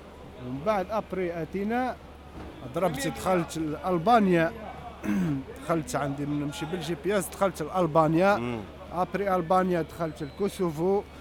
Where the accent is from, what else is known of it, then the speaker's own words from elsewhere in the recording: Algeria; moved away; also born or lived in Turkey / Greece; باه انا جيت خرجت من الجزائر في 28 سبتمبر 2017. ومن بعد رحت للترك لتركيا.